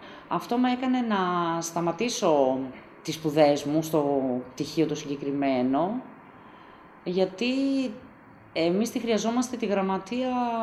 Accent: Vergina, Central Macedonia, Greece; moved away as an adult; now in Thessaloniki, Greece; Κατάγομαι από τα μέρη της Βέρειας, είμαι από τη Βεργίνα συγκεκριμένα. Ήρθα στη Θεσσαλονίκη 18 χρονών.

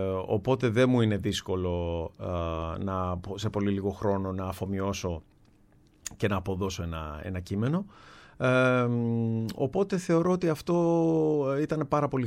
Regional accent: Keratsini, Attica, Greece; επειδή εγώ μεγάλωσα στο Κερατσίνι, στα περίχωρα του Πειραιά, με πηγαίνανε οι γονείς μου πάρα πολύ συχνά στο

